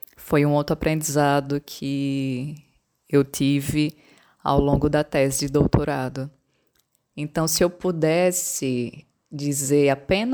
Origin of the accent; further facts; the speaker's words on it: Natal, Rio Grande do Norte, Brazil; Eu nasci e sempre vivi na cidade. Eu sou de Natal, Rio Grande do Norte.